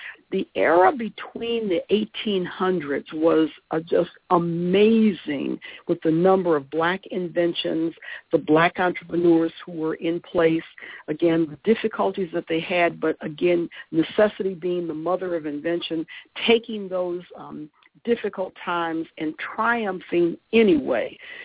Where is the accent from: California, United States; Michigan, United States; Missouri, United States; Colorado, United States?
Michigan, United States; Detroit; I'm from Detroit, so I know that area.